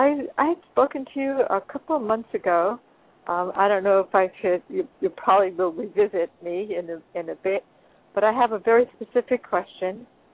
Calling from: Los Angeles, California, United States; I'm calling from Los Angeles.

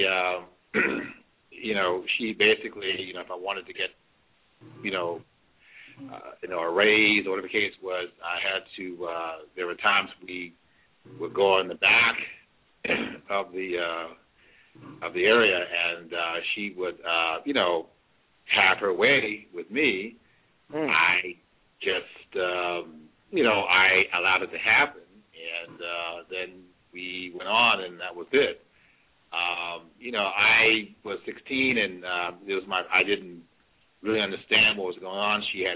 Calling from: Scatterwood, New Jersey, United States; Yeah, I'm calling from Scatterwood, New Jersey.

